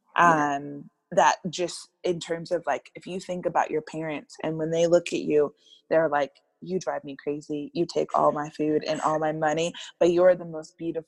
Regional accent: California, United States; but we're from the Bay Area, so it's always cold, you know?

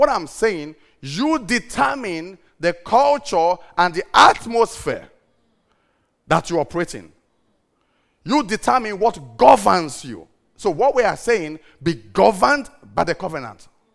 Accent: Benin City, Edo, Nigeria; This is marriage based on the city I'm from. Yeah? I'm from Benin.

